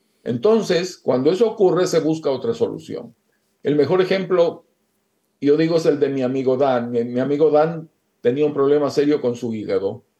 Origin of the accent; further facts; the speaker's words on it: Ecuador; fueron las que apliqué yo en mi país, en Ecuador.